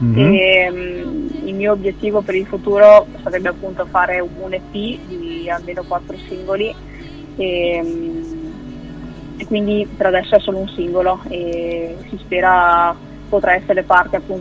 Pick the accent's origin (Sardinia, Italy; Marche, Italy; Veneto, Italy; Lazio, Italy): Veneto, Italy; Bardolino; Allora, io sono di Bardolino, vengo da Bardolino, che è un paese in provincia di Verona.